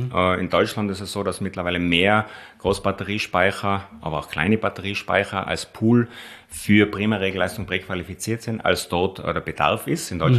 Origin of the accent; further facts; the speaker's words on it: Austria; als Österreicher